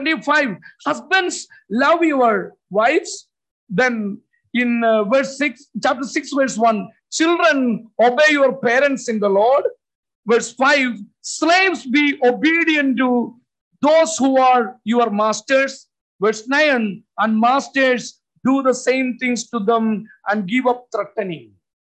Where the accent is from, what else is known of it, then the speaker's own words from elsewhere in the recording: Kerala, India; I am from Kerala in India.